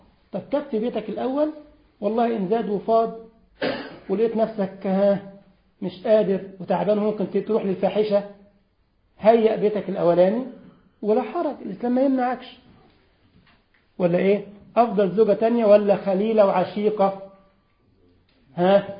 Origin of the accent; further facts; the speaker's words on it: Egypt; عندنا في مصر فواحد كده قاعد اتبسط قوي من المحاضرة